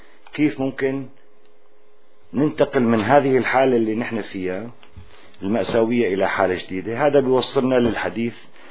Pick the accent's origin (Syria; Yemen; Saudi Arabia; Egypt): Syria; نحن سوريين ويجب ان نعمل على انه نحن سوريين